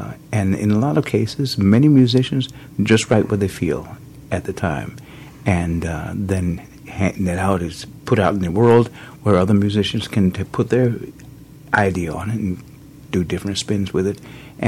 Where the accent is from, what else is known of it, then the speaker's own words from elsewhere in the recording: Charleston, South Carolina, United States; born there; Okay, I was born in South Carolina, Charleston.